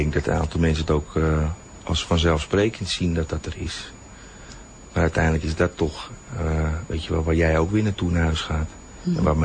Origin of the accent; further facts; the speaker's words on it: Haarlem, North Holland, Netherlands; born there; We hebben het gedaan in Haarlem, in mijn geboortestad.